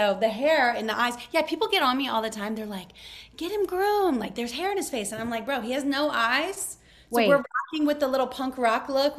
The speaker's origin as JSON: {"language": "English", "region": "Louisiana", "country": "United States", "tie": "born or raised there", "lives_now": "Los Angeles, United States", "said": "Well, growing up in Louisiana was pretty much the opposite of living in LA. Mm-hmm. I grew up in a dairy farm town in the middle of nowhere."}